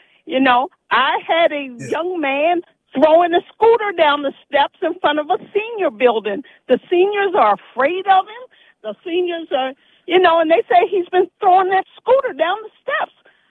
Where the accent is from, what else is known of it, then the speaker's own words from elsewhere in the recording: Washington, District of Columbia, United States; Hey, listen, I grew up right in Anacostia, up around there